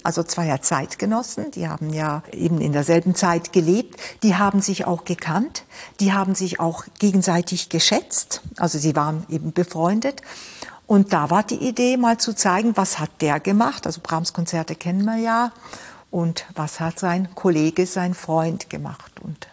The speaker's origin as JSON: {"language": "German", "country": "Switzerland", "tie": "born there", "said": "meine Eltern sind beide aus Ungarn gekommen in 1956. Ich bin zwar schon in der Schweiz geboren, aber ich habe natürlich ungarische Wurzeln."}